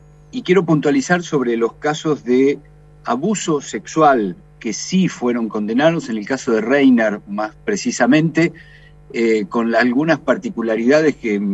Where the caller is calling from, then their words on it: Santa Rosa, La Pampa, Argentina; de Santa Rosa.